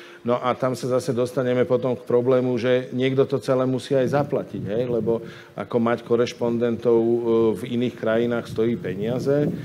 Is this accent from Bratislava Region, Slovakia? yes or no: yes; Bratislava, Bratislava Region, Slovakia; Ja som prešpurák, ja som z Bratislavy.